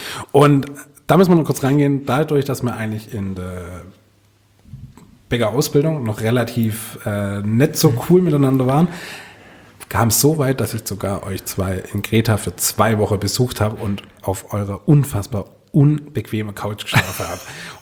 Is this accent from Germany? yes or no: yes; Baden-Württemberg, Germany; Ja, wir sind beide Schwabe